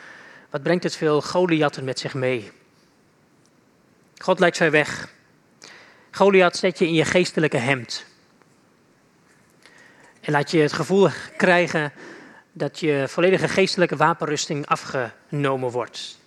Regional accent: Buinerveen, Drenthe, Netherlands; Ik kom uit Buinenveen, 400 inwoners, niemand kent het.

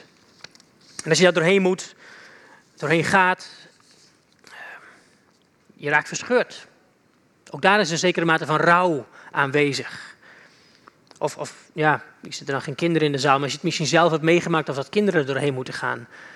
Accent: Buinerveen, Drenthe, Netherlands; Ik kom uit Buinenveen, 400 inwoners, niemand kent het.

